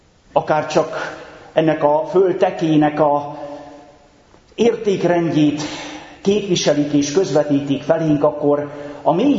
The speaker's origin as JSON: {"language": "Hungarian", "region": "Mureș County", "country": "Romania", "tie": "born or raised there", "said": "Az én szülőfalumtól, hát néhány 10 kilométerre légvonalba, egy Szász Régen nevű helység mellett Erdélyben"}